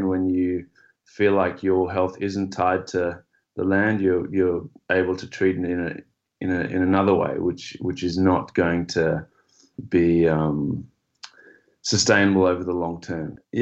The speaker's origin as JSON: {"language": "English", "country": "Zimbabwe", "tie": "born or raised there", "lives_now": "Australia", "said": "I guess looking back now, I was incredibly privileged, relatively. You know, we farmed."}